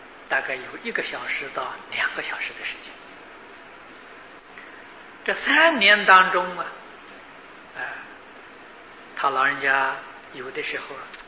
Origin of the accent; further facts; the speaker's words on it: China; 那我们是中国人，我们的意识形态不相同，我们的生活方式也不一样